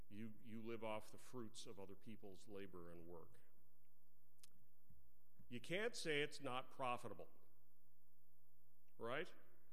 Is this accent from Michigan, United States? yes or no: no; Texas, United States; I grew up in Texas, so that's in there somewhere.